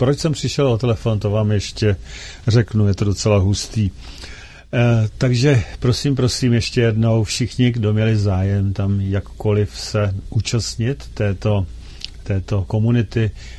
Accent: Příšov, Plzeň Region, Czechia; born there; v obci Příšov, která je opravdu maličká celkem. Nicméně je to tam pěkné a prostě chtěl jsem, je to mé rodiště mimochodem

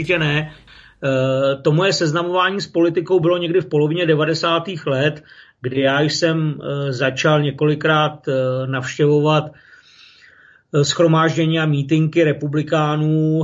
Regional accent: Prague, Czechia; No tak já jsem rodilý Pražák, nevím, jestli to je dneska něco pyšného nebo ne, nicméně narodil jsem se v Praze, jsem 69. ročník, takže už taky pár let něco pamatuji. No a vyrůstal jsem v Praze

